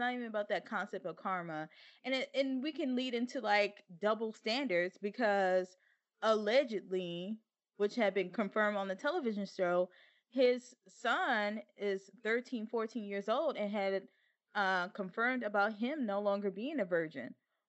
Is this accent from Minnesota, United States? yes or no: no; Texas, United States; I remember, because I'm from Texas, and they teach abstinence